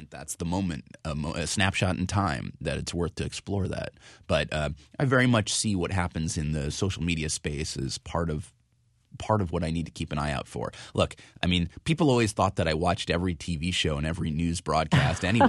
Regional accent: California, United States; You know, I'm from Southern California.

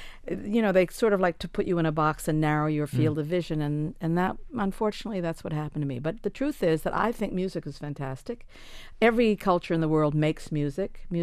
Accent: Hawaii, United States; moved away as an adult; Well, I lived in Hawaii my whole life. I was born in Hawaii, and I lived there until I was 19 years old. And it was sort of like a crossroads.

